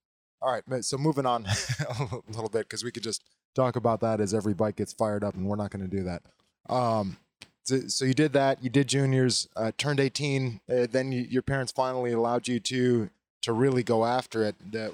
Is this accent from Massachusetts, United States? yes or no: no; Wisconsin, United States; My riding background was growing up in Wisconsin, it was a little more cruiser influenced.